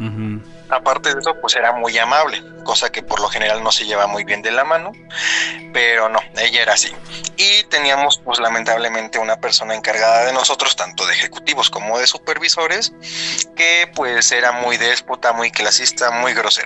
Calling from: Mexico City, Mexico; De la Ciudad de México, aquí por Canal de Chalco.

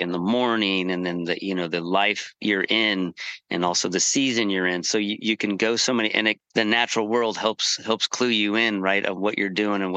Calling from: Nevada City, California, United States; And I'm calling in from Nevada City. Beautiful day here near the Yuba River, and the manzanita flowers are blooming.

